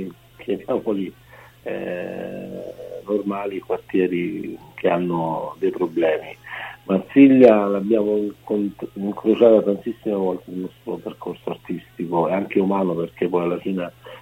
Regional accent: Apulia, Italy; dal Salento a mezzanotte da Lecce, dal mio paese, pure leccese, sono a 30 km a sud di Lecce

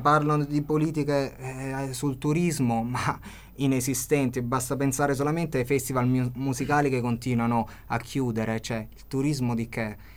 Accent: Apulia, Italy; della mia terra, perché io sono pugliese

